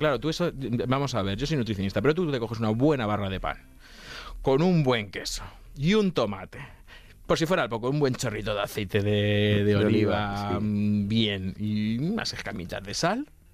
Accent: Castilla-La Mancha, Spain; Mira, yo soy manchego

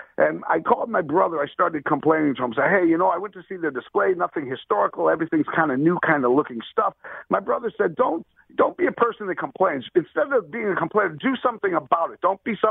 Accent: Springfield, Massachusetts, United States; Oh, yeah. I grew up in Springfield, Mass. Winchester Square, 16 acres.

